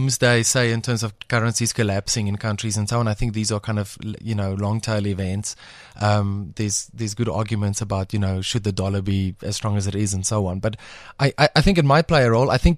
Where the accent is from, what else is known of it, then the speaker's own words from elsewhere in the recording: South Africa; And I would like to think that being South African and understanding that part of our history is actually playing a role